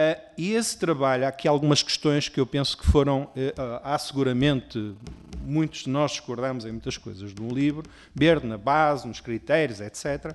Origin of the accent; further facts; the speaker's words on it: Penafiel, Porto, Portugal; sou de Penafiel, sou vosso vizinho